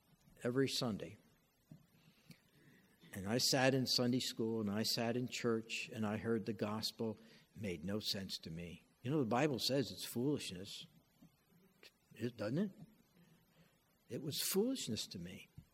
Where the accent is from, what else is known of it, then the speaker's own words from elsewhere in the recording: New Jersey, United States; I was reared in South Jersey. I was born in Jersey, but I was reared in Jersey.